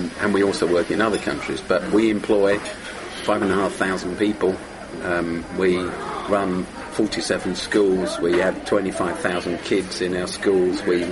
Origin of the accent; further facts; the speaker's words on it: London, United Kingdom; when I was 14, when I was a kid, I grew up in South London, and I went to a dump school.